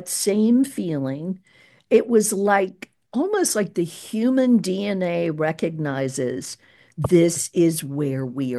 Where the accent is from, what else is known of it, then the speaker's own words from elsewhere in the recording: the South, United States; Being a white person growing up in the South